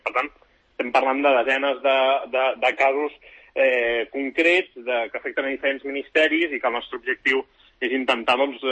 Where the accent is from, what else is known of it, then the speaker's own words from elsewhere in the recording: Sant Cugat del Vallès, Catalonia, Spain; jo visc a Sant Cugat, soc de Sant Cugat i segueixo vivint a Sant Cugat